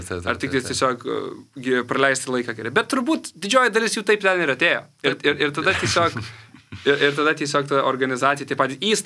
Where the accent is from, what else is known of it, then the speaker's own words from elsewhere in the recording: Alytus, Alytus County, Lithuania; aš iš Alytaus, viso miesto dydžio organizacijos